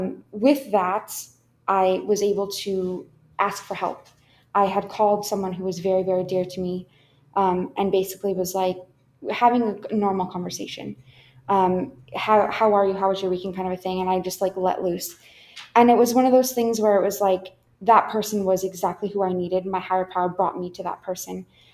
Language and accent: English; Seattle, Washington, United States; I was born in Eastern Washington. We moved over to the Seattle area when I was, I think, about six.